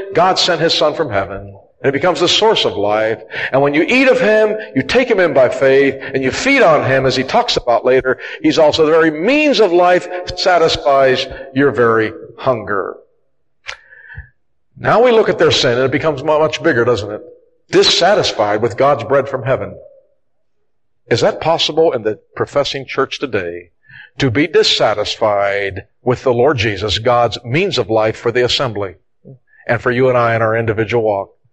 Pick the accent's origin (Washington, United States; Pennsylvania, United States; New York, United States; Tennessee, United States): Pennsylvania, United States; Pittsburgh; born there; You understand, I was born in Pittsburgh, all right?